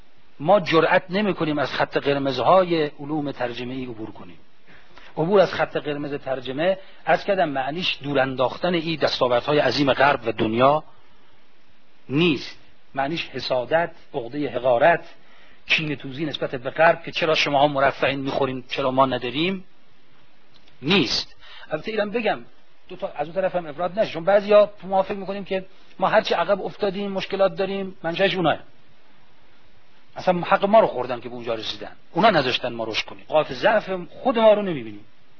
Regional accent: Iran; حالا نه که ما چون ایرانیم داریم حرفو می‌زنیم.

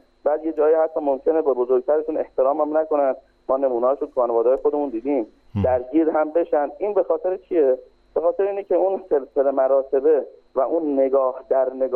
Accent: Iran; یه نفر میاد تو خیابونهای همین ایران و کشور خودمون و شهر خودمون

